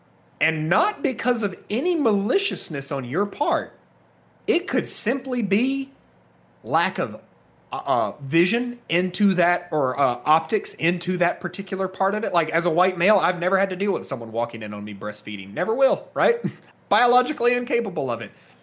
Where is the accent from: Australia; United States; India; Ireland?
United States; the South; I am someone who was born and raised in the South, right?